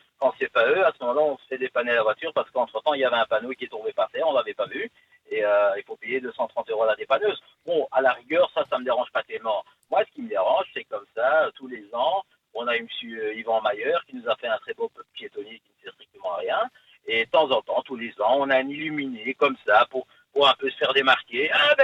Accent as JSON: {"language": "French", "town": "Brussels", "region": "Brussels-Capital Region", "country": "Belgium", "tie": "born or raised there", "said": "Je suis bruxellois depuis que je suis né."}